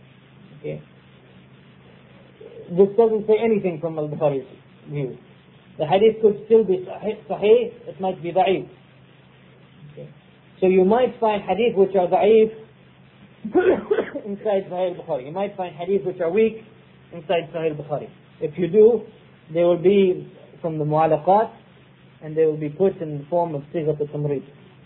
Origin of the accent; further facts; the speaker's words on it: Spain; Ibn Hazm, one from Spain, my home country